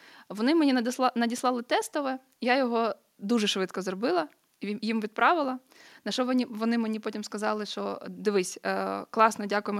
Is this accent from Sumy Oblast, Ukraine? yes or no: no; Kharkiv, Kharkiv Oblast, Ukraine; now in Kyiv, Ukraine; я тільки переїхала в Київ з Харкова, бо я сама з Харкова.